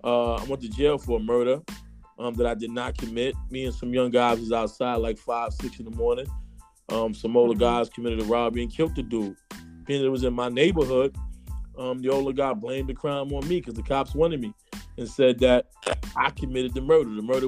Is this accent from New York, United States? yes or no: yes; Brooklyn, New York, United States; from Brooklyn, New York. Bed-Stuy. I grew up, you know, at a time when, you know, crime, mayhem was at its highest peak in Brooklyn.